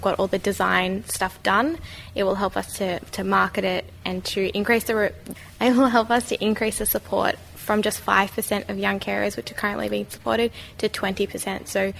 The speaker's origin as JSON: {"language": "English", "town": "Melbourne", "region": "Victoria", "country": "Australia", "said": "I'm from Melbourne."}